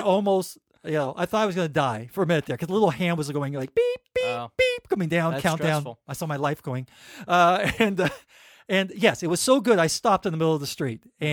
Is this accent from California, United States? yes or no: yes; Culver City, California, United States; I grew up in Culver City